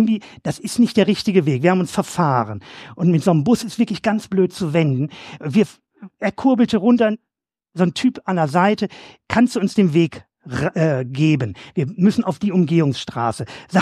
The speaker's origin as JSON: {"language": "German", "country": "Germany", "said": "Bei uns in Deutschland, im Westen, ist es eine Schuldkultur."}